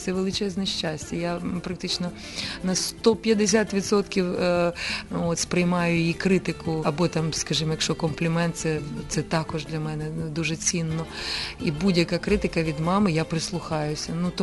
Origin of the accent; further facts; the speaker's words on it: Lviv, Lviv Oblast, Ukraine; born there; Вони ж, знаєте, львівський це акцент. І таке рідне мені. Ну, я народилася у Львові.